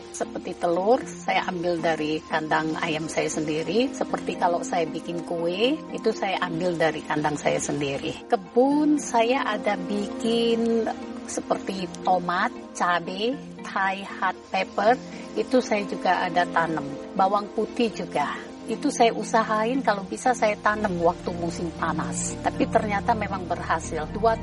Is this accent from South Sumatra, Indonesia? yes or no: yes; Palembang, South Sumatra, Indonesia; now in United States; saya start buat empek-empek karena saya aslinya dari Palembang.